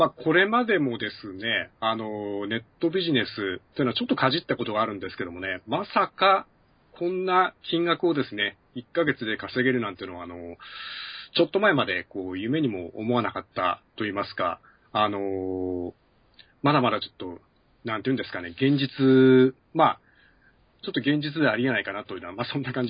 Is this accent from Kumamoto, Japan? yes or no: no; Nagoya, Aichi, Japan; 名古屋で、地元の名古屋でですね